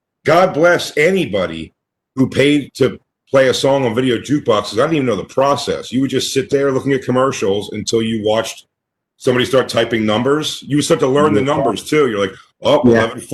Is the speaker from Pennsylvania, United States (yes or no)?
yes; Philadelphia, Pennsylvania, United States; Growing up in Philly, I didn't even know if it came.